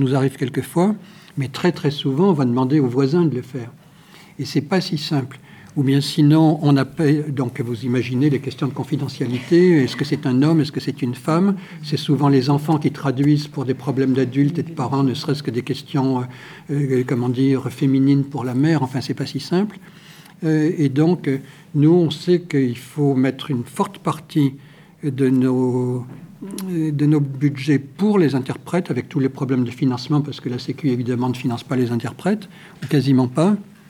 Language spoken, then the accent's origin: French; France; c'est pas si simple que ça, et même chez nous en France.